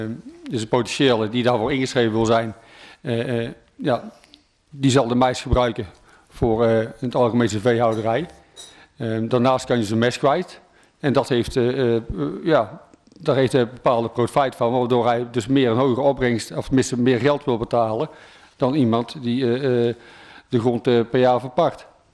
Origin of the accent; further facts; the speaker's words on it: North Brabant, Netherlands; althans in Noord-Brabant, waar ik vandaan kom, best wel goede opbrengsten gehad.